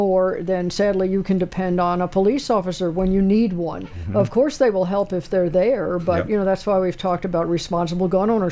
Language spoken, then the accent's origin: English; Bal Harbour, Florida, United States; also born or lived in Los Angeles; I grew up in Bal Harbour, Florida, on the Atlantic Ocean, and Los Angeles on the Pacific